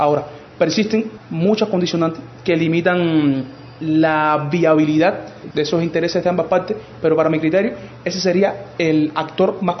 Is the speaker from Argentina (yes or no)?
no; Cuba; esta realidad práctica que estamos viviendo nosotros como cubanos de a pie